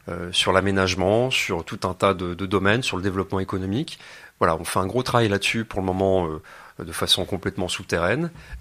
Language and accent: French; France; Moi, je suis français, je suis pas allemand